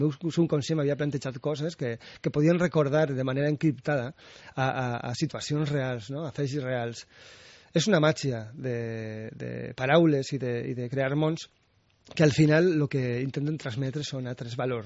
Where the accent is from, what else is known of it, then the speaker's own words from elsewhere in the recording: Vila-real, Valencian Community, Spain; Jo soc de Vila-real.